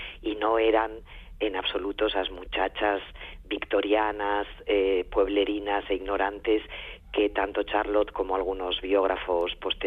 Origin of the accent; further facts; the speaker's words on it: Asturias, Spain; also born or lived in Madrid; Yo soy del norte, como vosotros, soy asturiana, y sin lluvia no sé vivir. He vivido 30 años en Madrid y no sabéis lo que es.